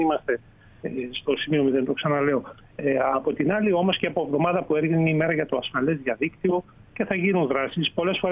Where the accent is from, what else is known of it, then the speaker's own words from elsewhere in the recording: Central Macedonia, Greece; όπως εδώ στην πατρίδα μου πάνω στην Πέλα.